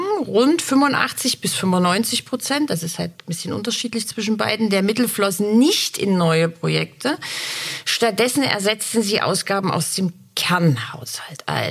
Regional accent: Dresden, Saxony, Germany; Ich komme ja aus Dresden.

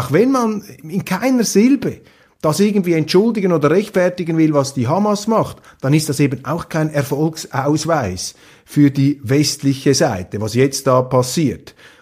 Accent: Switzerland; Und als Schweizer, als Neutraler versuche ich da wirklich beide Seiten in ihrer Eigenlogik zu begreifen.

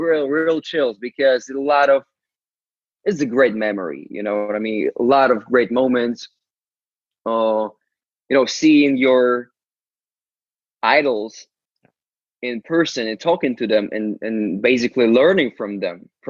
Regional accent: Ukraine; English is a second language; they're from United States, I'm from Ukraine. I barely spoke English at the time.

